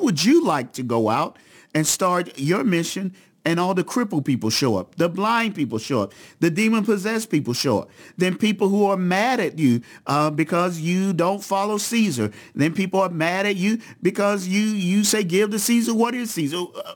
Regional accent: United States; I think that's just part of being a Westerner. That's just part of being an American.

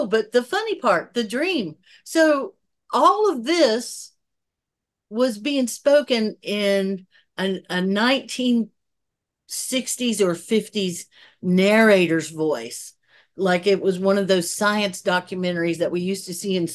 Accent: Appalachia, United States; the subtle art of being a Appalachian woman

